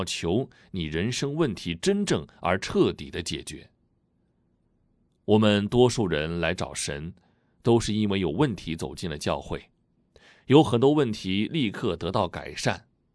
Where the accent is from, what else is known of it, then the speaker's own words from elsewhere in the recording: Taiwan; 我从小生活在台湾一个拜拜的家庭，我妈妈就是传统的家庭主妇，我妈妈每天都要拜拜